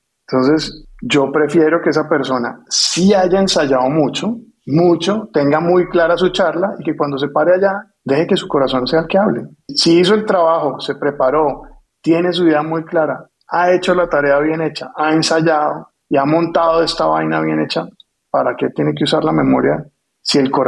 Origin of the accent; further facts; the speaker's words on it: Colombia; Somos colombianos y nos encanta echar paja.